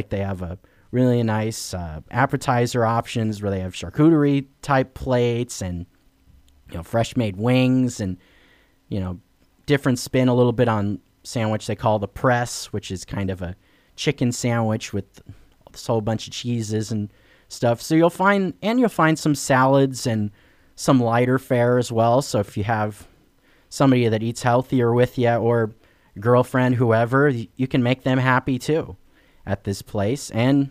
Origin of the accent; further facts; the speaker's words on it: Healdsburg, California, United States; the brewery this week is Bear Republic Brewery in Healdsburg, California, my hometown.